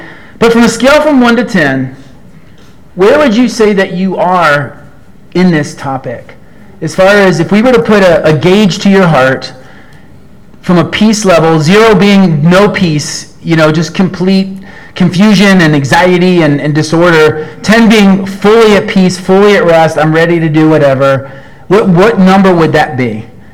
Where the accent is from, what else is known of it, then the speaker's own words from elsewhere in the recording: New Jersey, United States; I know I thought I was from Jersey, but maybe a piece of Antarctica.